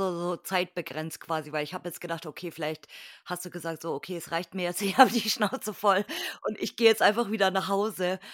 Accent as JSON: {"language": "German", "region": "Bavaria", "country": "Germany", "said": "Ich komme aus Bayern"}